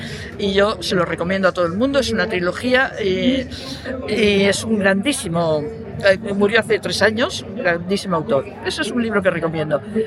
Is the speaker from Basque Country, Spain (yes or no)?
yes; Basque Country, Spain; now in Madrid, Spain; de todos modos yo soy del País Vasco